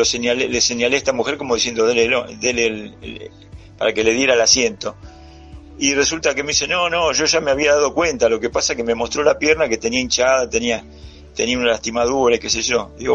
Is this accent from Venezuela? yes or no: no; Buenos Aires, Argentina; lo que pasa es que soy de Buenos Aires y cuando vuelva, digo, voy a tener alguna cosa para contar